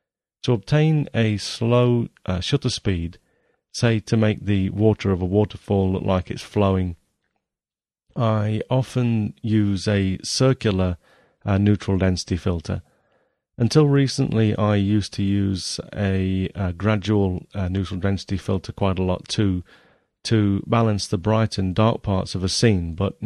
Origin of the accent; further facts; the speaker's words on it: East Midlands, United Kingdom; was shot way back in 1992 in Nottingham, near my hometown in England.